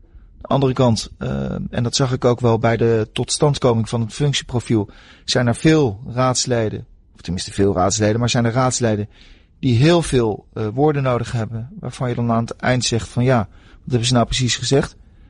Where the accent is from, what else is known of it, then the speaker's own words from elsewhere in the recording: The Hague, South Holland, Netherlands; Ik heb dat ook gezien in Den Haag, waar ik vandaan kom.